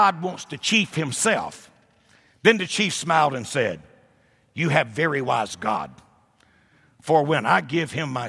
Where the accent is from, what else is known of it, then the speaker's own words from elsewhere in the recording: United States; But the bottom line is I am an American Indian.